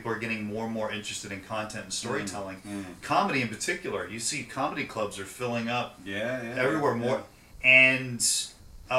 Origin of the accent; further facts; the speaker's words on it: Texas, United States; From the part of Texas I'm from, we're a bit more open and...